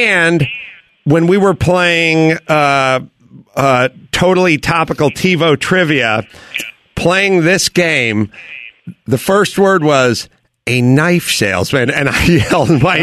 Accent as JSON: {"language": "English", "country": "United States", "said": "All I remember is, as an American, this is my greatest moment."}